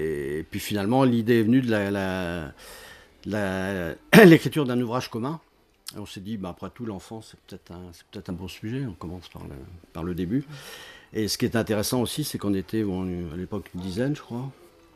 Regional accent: Châteaudun, Centre-Val de Loire, France; je suis un Beauceron pure souche, puisque né à Châteaudun il y a 67 ans. Donc j'ai suivi ma scolarité à Châteaudun

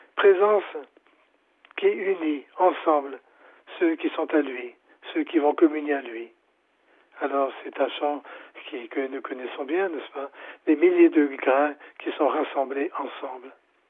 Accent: Loigny-la-Bataille, Centre-Val de Loire, France; C'est à Loigny-les-Batailles, c'est chez nous, en Eure-et-Loire.

